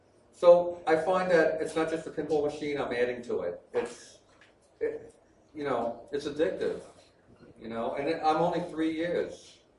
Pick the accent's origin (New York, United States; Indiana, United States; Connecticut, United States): New York, United States; And I was born and raised in New York.